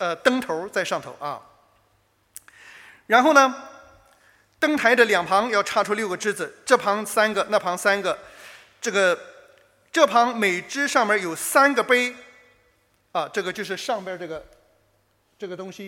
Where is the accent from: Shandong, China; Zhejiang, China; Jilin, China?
Shandong, China; 我们山东人说啊里边黑的